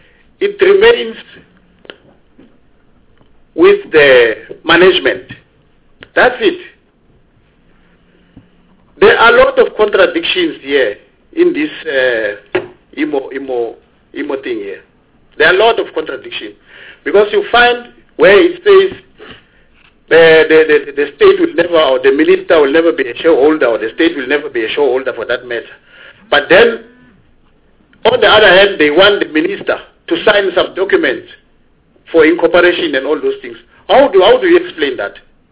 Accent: South Africa; I'm a South African.

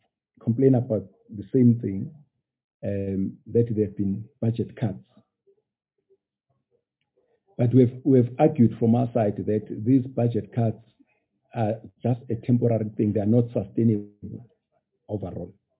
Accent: Pietermaritzburg, KwaZulu-Natal, South Africa; I'll tell you, I come from Pietermaritzburg, and a lot of these private schools, and they do a good job.

